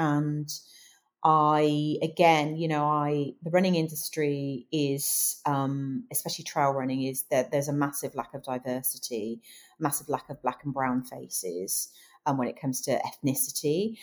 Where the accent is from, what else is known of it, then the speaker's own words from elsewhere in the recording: United Kingdom; I crossed the line as 11th British woman.